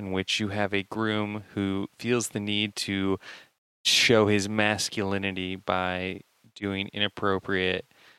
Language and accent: English; Indiana, United States; I'm from Indiana, Steve.